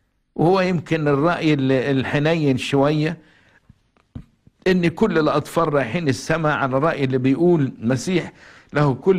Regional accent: Egypt; ذاكر كنيستك في بلادنا مصر واسمك في العالم كله يا رب

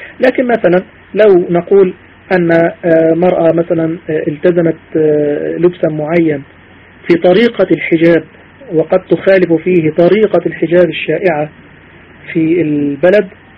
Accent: Egypt; الغالب مثلا في عندنا في مصر الغالب أن هذا يعتبر دين

